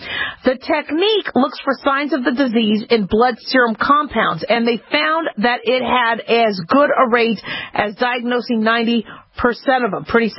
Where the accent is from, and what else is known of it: Phoenix, Arizona, United States; born or raised there